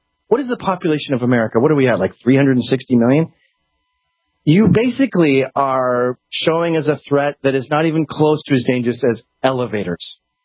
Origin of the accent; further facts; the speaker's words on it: Canada; In my home country of Canada, they just took down a Sir John A. Macdonald statue.